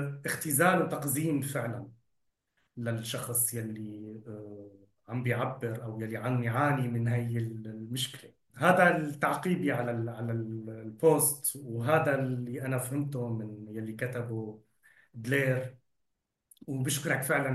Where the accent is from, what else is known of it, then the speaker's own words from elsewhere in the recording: Syria; نحن كسوريين نحن بنشبع بعض، نحن مثل بعض، نحن أبناء دولة واحدة وأبناء ثقافات مشتركة